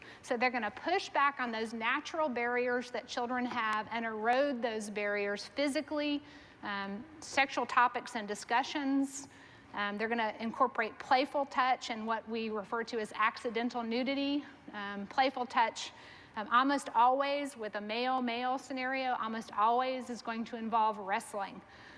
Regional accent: Texas, United States; I'm from Texas. We got a lot of personal space.

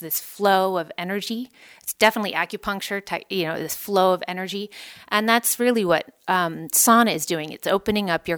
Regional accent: California, United States; you said I'm from the Bay Area

